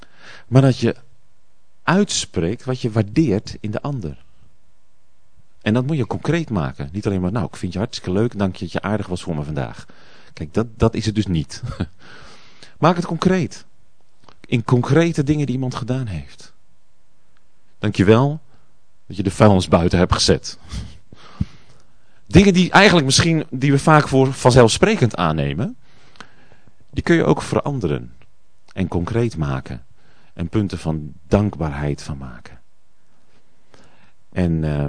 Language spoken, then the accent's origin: Dutch; Netherlands; en wij als Nederlanders zijn daar best heel sterk